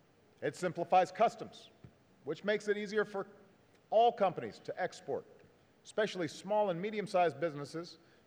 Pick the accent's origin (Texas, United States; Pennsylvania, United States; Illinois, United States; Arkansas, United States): Illinois, United States; I've seen it in my home state of Illinois as manufacturing plants shut down and jobs dried up over the last 2 decades.